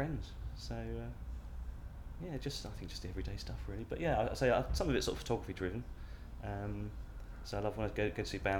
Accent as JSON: {"language": "English", "town": "Surbiton", "region": "London", "country": "United Kingdom", "said": "I'm 40 years old and I come from Surbiton."}